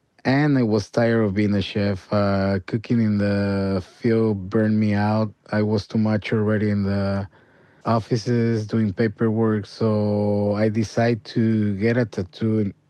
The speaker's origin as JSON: {"language": "English", "region": "Querétaro", "country": "Mexico", "tie": "born or raised there", "second_language": "English", "said": "I'm the cook at Evil Cooks. I grew up in Mexico in a small town called Querétaro. I grew up really poor"}